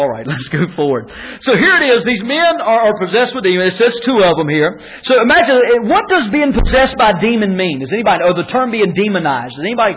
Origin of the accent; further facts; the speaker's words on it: Tyner, North Carolina, United States; Not really. I'm actually from Tyner.